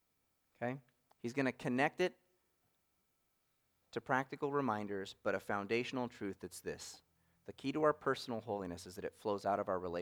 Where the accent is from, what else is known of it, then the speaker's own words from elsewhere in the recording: West Virginia, United States; I grew up in West Virginia, you know, so we do that kind of thing. We sit on rivers.